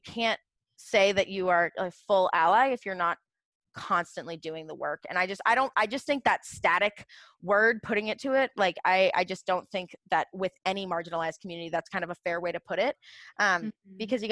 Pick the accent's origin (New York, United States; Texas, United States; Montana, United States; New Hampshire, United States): New Hampshire, United States; Portsmouth; No, I'm from Portsmouth, New Hampshire. Go to Cup of Joe.